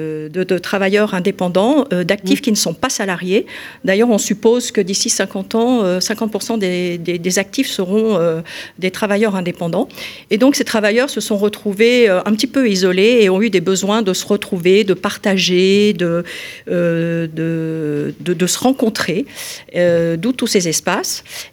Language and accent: French; Lyon, Auvergne-Rhône-Alpes, France; Oui, alors donc je suis lyonnaise, j'ai fait mes études d'architecture à Lyon